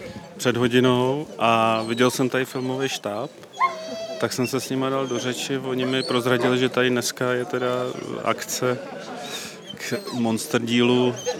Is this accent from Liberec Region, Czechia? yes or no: no; Prague, Czechia; I pro nás jako Pražáky, já jsem z Prahy, z Prahy 4, i když tohle je Praha Západ